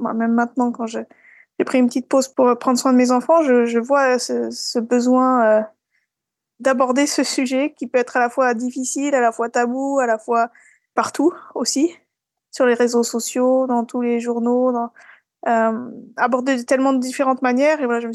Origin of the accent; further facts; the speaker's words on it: French Alps, France; now in Sweden; Voilà, je suis française, j'ai grandi dans les Alpes françaises. Et puis j'ai rencontré mon mari suédois au Canada et après on a déménagé ensemble en Suède.